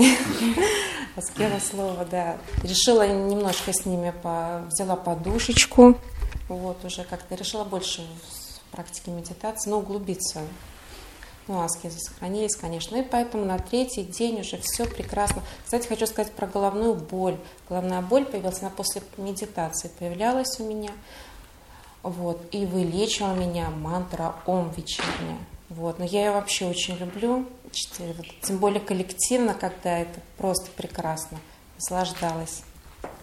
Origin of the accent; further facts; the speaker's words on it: Leningrad Oblast, Russia; я приехала из Ленинградской области.